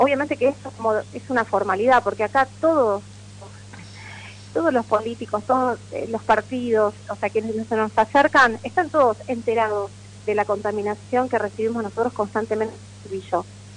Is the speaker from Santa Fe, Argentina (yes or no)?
yes; San Lorenzo, Santa Fe, Argentina; en mi caso, yo que soy de San Lorenzo